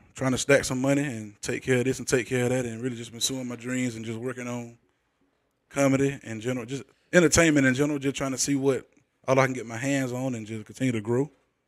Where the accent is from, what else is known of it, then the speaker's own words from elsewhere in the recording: Macon, Georgia, United States; Right, well … I am born and raised in Macon, Georgia.